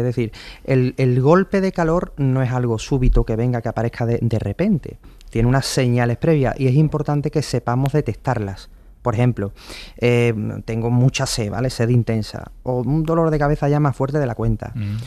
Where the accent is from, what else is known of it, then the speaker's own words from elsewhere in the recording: Spain; porque yo creo que es que somos españoles y como españoles que somos decimos, venga, vamos, bueno, seguimos.